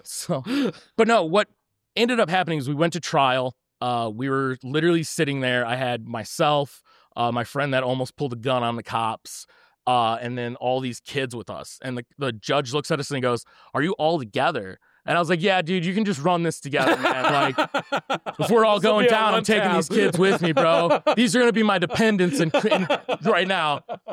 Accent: Michigan, United States; I'm from Downriver.

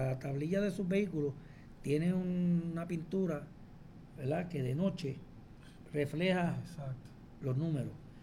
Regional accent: Jayuya, Puerto Rico; Llevo muchos años en esta área. Soy natural de Jayuya. Vivo en Utuado. Tengo una casa en Ajunta.

